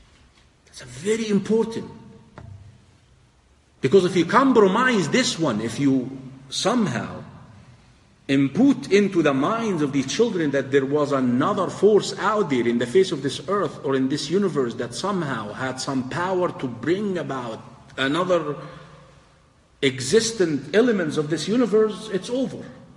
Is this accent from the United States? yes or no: no; Egypt; I'm originally from Egypt, if you may not know. I used to live in the countryside